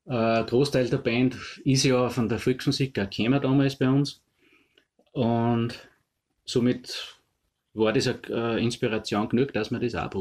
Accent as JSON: {"language": "German", "town": "Altaussee", "region": "Styria", "country": "Austria", "tie": "born or raised there", "said": "ich bin ein Altaussee, ich war noch in Altaussee, aber gebürtiger Altaussee."}